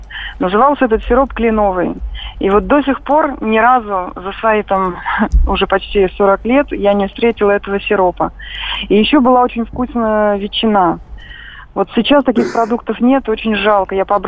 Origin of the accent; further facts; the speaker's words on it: Vologda, Vologda Oblast, Russia; я сама из Вологды, и Вологда славится своими молочными продуктами